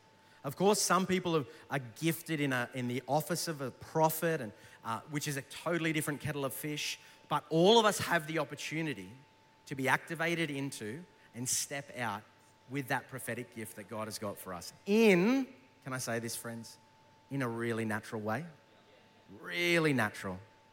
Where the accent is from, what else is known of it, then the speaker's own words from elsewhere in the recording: New South Wales, Australia; I'm from New South Wales, but please stay with me.